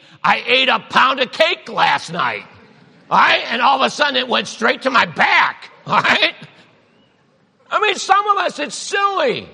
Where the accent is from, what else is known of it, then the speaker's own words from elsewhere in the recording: Cleveland, Ohio, United States; I grew up in Cleveland. I'm like, you know what you did when you heard bullets? You ducked.